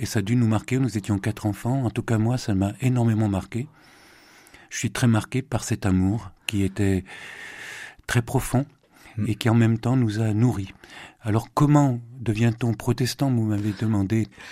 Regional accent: Saint-Étienne, Auvergne-Rhône-Alpes, France; born there; first language Catalan; French is a second language; moi, je suis né en 1952, à Saint-Étienne

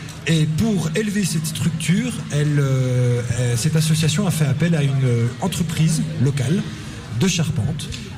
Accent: Bourgogne-Franche-Comté, France; comme on vient de Franche-Comté, du Jura

